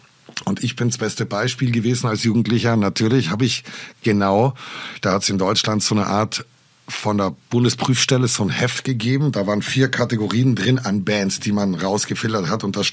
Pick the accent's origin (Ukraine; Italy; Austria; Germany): Italy; Trentino-Alto Adige; Wir haben als Südtiroler einen ganz anderen Umgang, weil wir auf italienischem Staatsgebiet sind